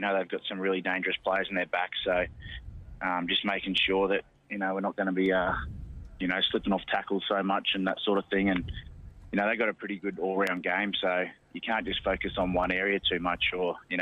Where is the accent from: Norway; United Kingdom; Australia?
Australia; Queensland; also born or lived in Narromine; was born out there in Narromine, but we moved sort of there when I was pretty young, so still got a bit of family in that out there. But, we moved to Queensland. I grew up in Queensland there